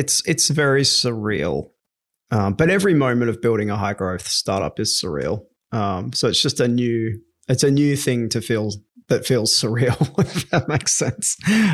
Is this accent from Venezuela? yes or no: no; Perth, Western Australia, Australia; Yeah, I love growing up in Perth.